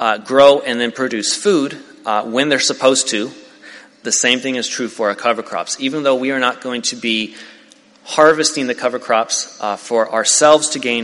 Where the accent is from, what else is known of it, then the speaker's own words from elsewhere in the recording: Tennessee, United States; at least in the south, I'm from Tennessee